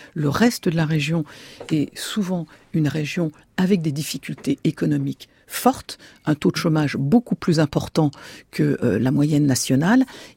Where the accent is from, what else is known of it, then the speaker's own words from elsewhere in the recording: Nancy, Grand Est, France; j'étais pas parisienne, mais que moi je venais de Nancy, donc le climat froid et pluvieux, je connaissais